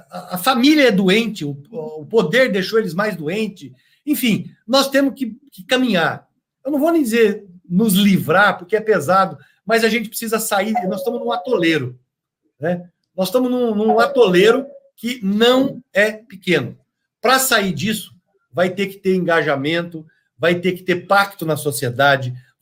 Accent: São Paulo, Brazil; born there; que me perdoe o estado de São Paulo, de onde eu nasci, o Sul

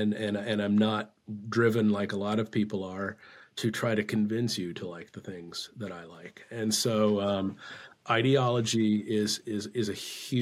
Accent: Tempe, Arizona, United States; also born or lived in Southern California; I'm a West Coast guy, and Tempe, Arizona, bummed around Southern California and that territory

